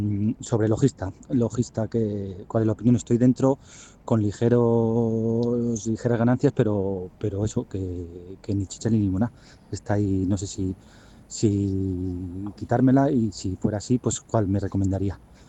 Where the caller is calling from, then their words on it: Guadalajara, Castilla-La Mancha, Spain; de Guadalajara